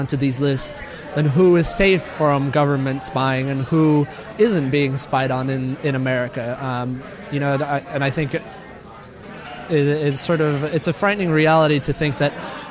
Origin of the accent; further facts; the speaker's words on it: Santa Cruz, California, United States; I'm from Santa Cruz, California.